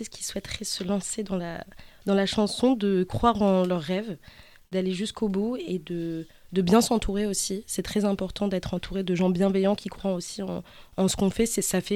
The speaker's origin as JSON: {"language": "French", "country": "France", "said": "Et en tant que Française"}